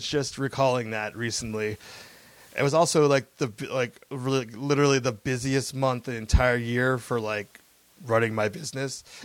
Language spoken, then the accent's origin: English; California, United States; when I say I'm from California, it's like, oh, I could tell you sound like you're from California.